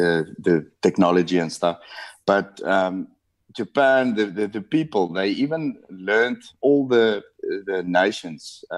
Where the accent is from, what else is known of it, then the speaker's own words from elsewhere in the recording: South Africa; And I don't know if we just because we're South African, because everyone likes South Africans.